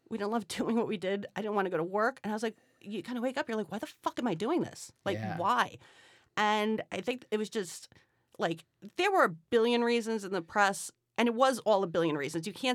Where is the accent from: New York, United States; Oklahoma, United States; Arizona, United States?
New York, United States; New York City; we grew up in New York City that made us survivors, that made us adaptable, that made us dream and think big and think differently because you could do anything.